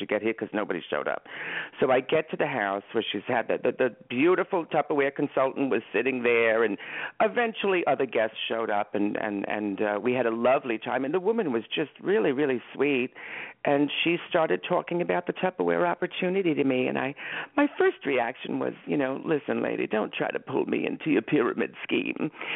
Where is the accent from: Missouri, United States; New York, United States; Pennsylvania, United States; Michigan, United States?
New York, United States; Long Island; Well, I'm from Long Island, so I don't know how a New Jersey woman would do it.